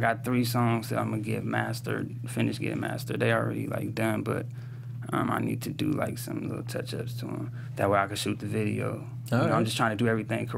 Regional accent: San Pedro, California, United States; If you ask me. Where you from? I'll tell you San Pedro.

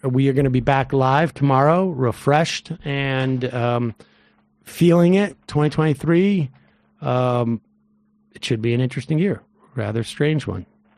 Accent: Massachusetts, United States; And that's, you know, I'm from Massachusetts.

